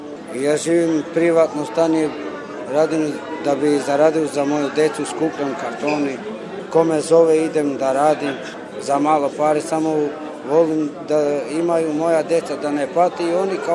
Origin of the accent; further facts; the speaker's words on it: Kosovo Polje, Kosovo; imam 28 godina, dolazim iz Kosovo Polje, živim sa majku i petoro dece i sa ženom.